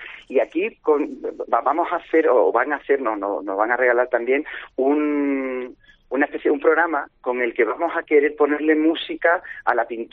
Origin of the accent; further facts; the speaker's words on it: Seville, Andalusia, Spain; tanto para los que somos de aquí de Sevilla como para las personas que nos visitan